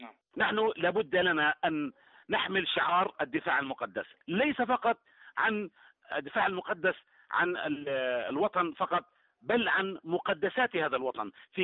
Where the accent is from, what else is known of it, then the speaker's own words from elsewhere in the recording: Palestine; كوني مؤرخ فلسطيني